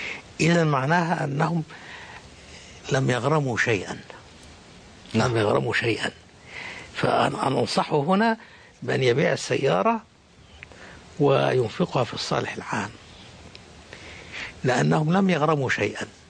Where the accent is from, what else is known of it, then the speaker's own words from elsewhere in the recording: Qatar; عندنا في قطر يا أخي الكريم البنوك